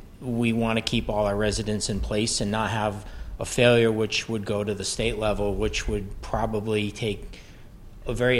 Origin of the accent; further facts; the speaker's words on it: Plainfield, United States; I grew up in Plainfield. I'm from the area.